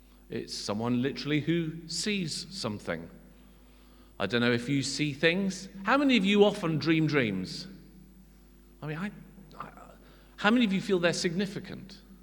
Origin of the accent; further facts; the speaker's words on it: Guernsey; I was brought up on Guernsey, there was lots of sea.